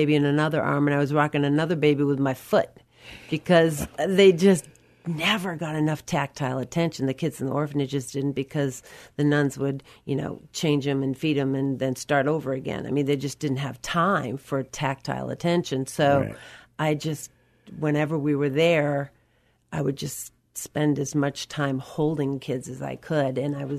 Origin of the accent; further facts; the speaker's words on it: Boston, Massachusetts, United States; I grew up Catholic in Boston, and that was very common up in that neck of the woods.